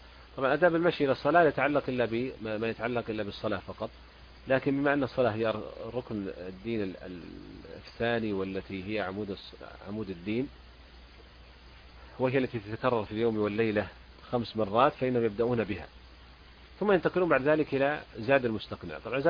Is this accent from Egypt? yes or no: no; Saudi Arabia; وبخاصة عندنا في السعودية